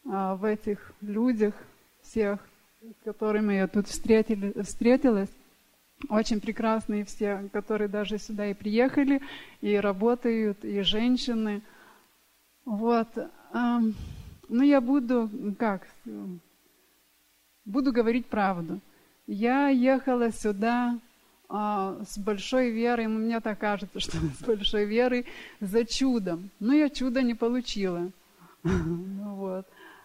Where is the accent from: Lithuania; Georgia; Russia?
Lithuania; Я из Литвы. Мы прилетели с мужем.